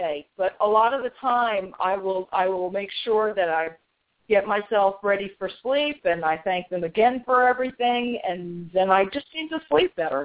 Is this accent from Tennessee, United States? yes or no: no; New York, United States; And because I'm from New York, so I had access to that shop all the time. And I started going in there when I was a young teenager.